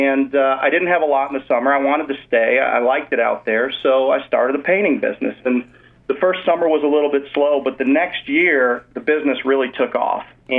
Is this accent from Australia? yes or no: no; Chicago, Illinois, United States; I grew up in Chicago as the middle brother of three boys